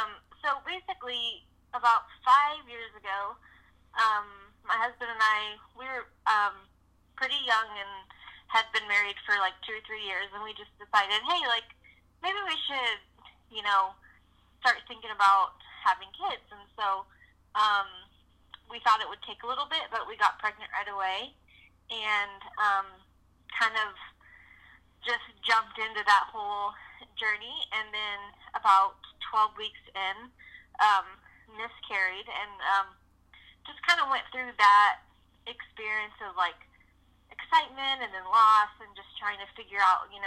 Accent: California, United States; also born or lived in Oklahoma; we were living in Oklahoma at the time, and we are both from California, so we moved back home

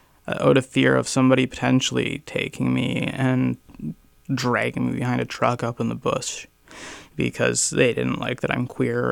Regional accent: Kimberley, British Columbia, Canada; So I grew up out in the East Kootenays, Kimberley, Cranbrook area.

